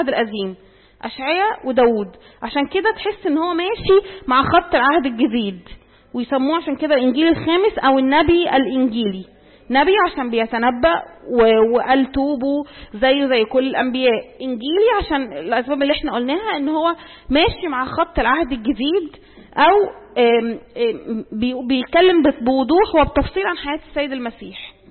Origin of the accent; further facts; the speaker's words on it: Egypt; فالثلاث آيات دول في الإصحاح 19 ليهم حاجات عندنا في مصر